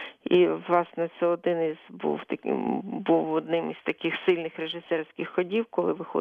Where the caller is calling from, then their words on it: Kyiv, Ukraine; я із Києва телефоную.